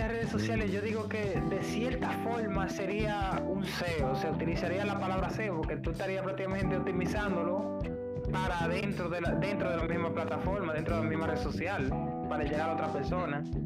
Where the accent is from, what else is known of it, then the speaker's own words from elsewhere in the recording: Dominican Republic; República Dominicana, estudio ciencia de la computación.